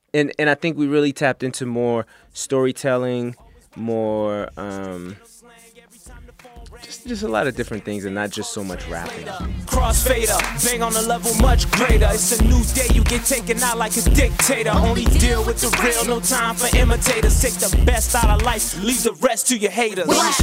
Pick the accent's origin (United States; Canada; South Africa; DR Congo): DR Congo; also born or lived in Belgium; I grew up in, from the time I was 4 till 8, I grew up in Central Africa in the Congo.